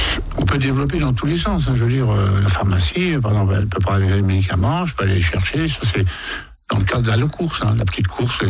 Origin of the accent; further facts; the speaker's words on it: Grand Est, France; parce que moi je viens de Lorraine, je ne suis pas vraiment du cru ici.